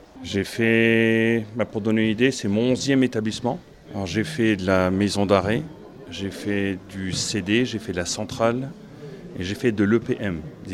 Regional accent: Hauts-de-France, France; c'est parce que je mutais pour rentrer dans le Nord, parce que d'origine, je suis du Nord.

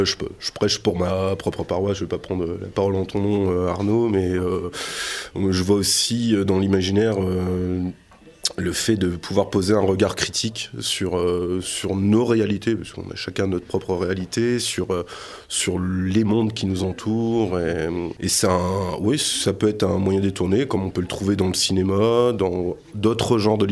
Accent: Lille, Hauts-de-France, France; parce que je viens de Lille, si je compte sur Lille

